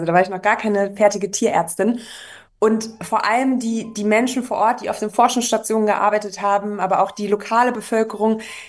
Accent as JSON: {"language": "German", "region": "North Rhine-Westphalia", "country": "Germany", "tie": "born or raised there", "said": "Ich bin schön in NRW aufgewachsen."}